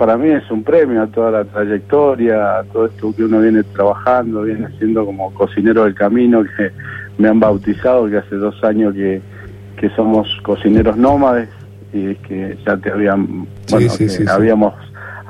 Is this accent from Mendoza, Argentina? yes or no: yes; Malargüe, Mendoza, Argentina; todo Malargo escucha ahí de mi tierra querida